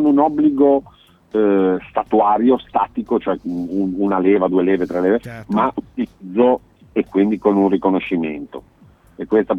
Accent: Liguria, Italy; also born or lived in Piedmont; Tu sai bene, sono ligure, anche se sono d'origine del Basso Piemonte, un po' ligure d'azione, ritrasferito qua.

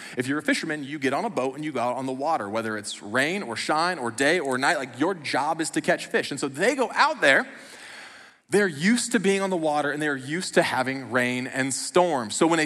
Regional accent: Iowa, United States; moved away as an adult; I moved across the country from Iowa

